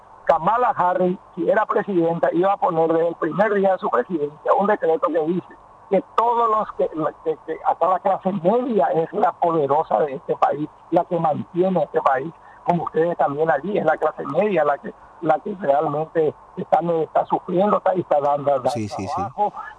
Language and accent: Spanish; Paraguay; tan rico en el tipo de gente que somos los paraguayos también, ¿verdad?